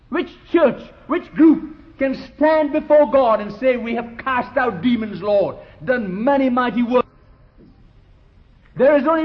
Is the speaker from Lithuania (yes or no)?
no; India; I come from India.